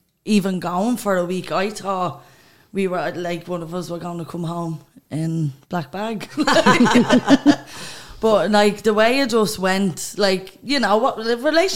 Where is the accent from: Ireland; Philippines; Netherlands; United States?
Ireland; Dublin, Leinster; I'm also from D1.